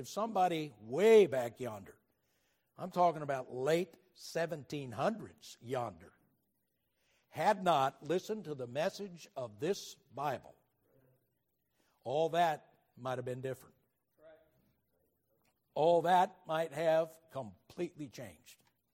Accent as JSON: {"language": "English", "town": "Oakland", "region": "California", "country": "United States", "tie": "born there", "lives_now": "Texas, United States", "said": "I was born in Oakland, and now we're back in Texas."}